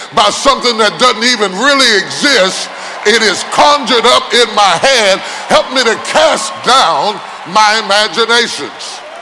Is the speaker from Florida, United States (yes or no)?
no; West Virginia, United States; I was a little fat little kid growing up in West Virginia.